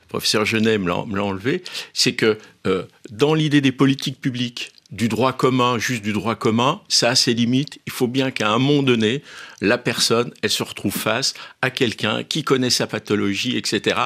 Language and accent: French; Annecy, Auvergne-Rhône-Alpes, France; je voudrais juste vous dire que je viens d'Annecy, de la Haute-Savoie